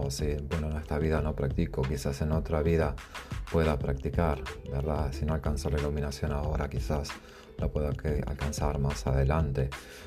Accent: Montevideo, Uruguay; also born or lived in Miami, United States / Jacksonville, United States; now in Seattle, United States; Me crié en Sudamérica, en Montevideo, en Uruguay. Después tuve la oportunidad de vivir en Miami. Después me mudé para Jacksonville, que es en el norte de la Florida, en el otro extremo del estado. Ahora estoy viviendo en Seattle.

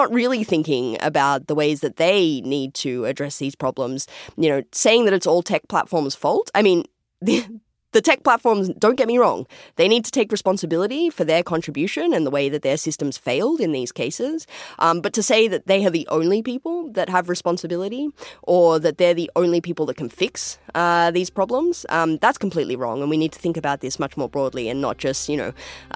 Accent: Australia; I'm from Australia.

